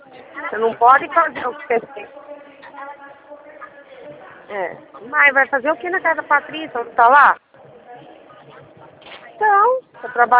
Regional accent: Hortolândia, São Paulo, Brazil; Sim, sou de Hortolândia.

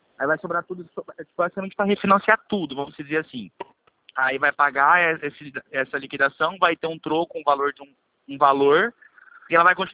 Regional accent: Maringá, Paraná, Brazil; Não, sou de Maringá.

